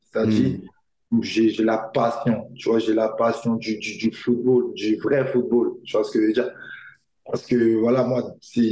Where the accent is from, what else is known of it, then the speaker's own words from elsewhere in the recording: Issia, Sassandra-Marahoué, Côte d’Ivoire; je suis né à Issia, ouais, je suis originaire d'Issia et voilà.